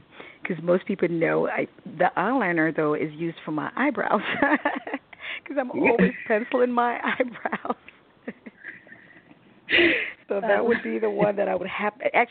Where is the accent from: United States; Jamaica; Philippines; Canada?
Jamaica; So I enjoyed growing up in Jamaica.